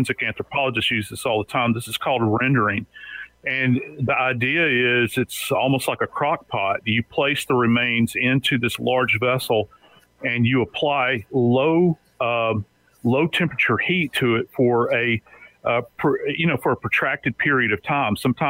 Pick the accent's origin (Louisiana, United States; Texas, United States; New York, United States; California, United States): Louisiana, United States; New Orleans; I'm from New Orleans originally.